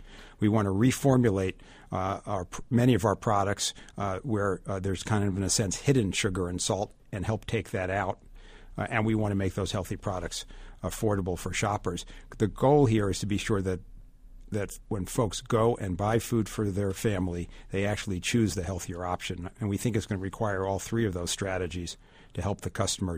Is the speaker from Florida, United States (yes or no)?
no; Queens, New York, United States; I'm from New York. I grew up in Queens. My mom's still there in the house I grew up in.